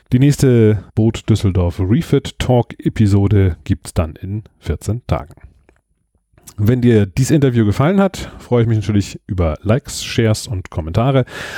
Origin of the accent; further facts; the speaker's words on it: Croatia; Ich komme aus Kroatien.